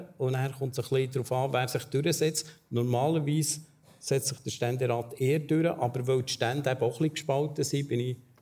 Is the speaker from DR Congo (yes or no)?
no; Switzerland; Bei uns in der Schweiz ist es so.